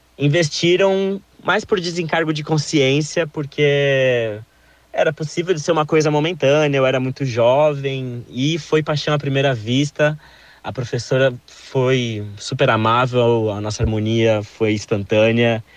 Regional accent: São Paulo, Brazil; Meu início na música foi aos 5 anos em São Paulo, minha cidade natal

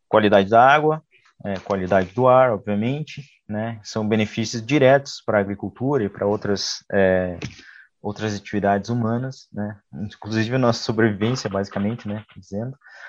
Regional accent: Brazil; Uma das coisas mais legais foi trazer o prêmio para o Brasil, sendo brasileiro

